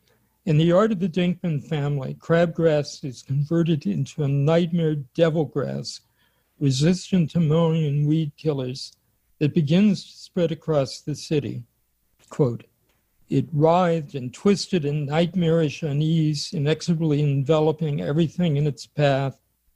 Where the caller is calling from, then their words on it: California, United States; I'm speaking from California, of course